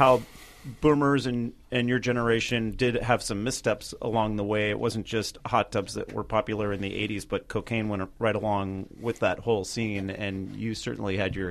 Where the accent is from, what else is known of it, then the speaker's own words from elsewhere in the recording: California, United States; I grew up in Marin County, where they were exceptionally popular, and I've seen the brand many times, California Cooperage.